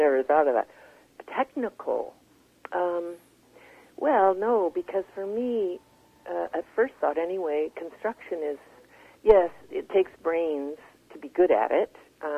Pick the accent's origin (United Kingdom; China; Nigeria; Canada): Canada; Quebec; moved away; I came from Quebec in 1970